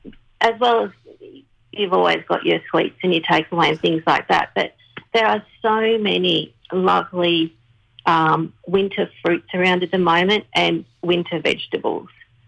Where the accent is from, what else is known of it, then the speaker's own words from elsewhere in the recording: Dural, New South Wales, Australia; Well, I actually originally grew up in the Hills District, so I grew up in around Dural and Beecroft